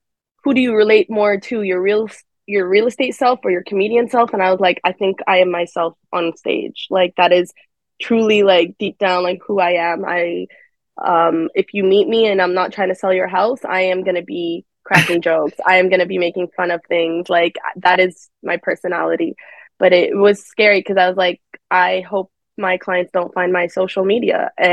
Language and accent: English; Los Angeles, California, United States; also born or lived in Egypt; I lived in LA growing up too.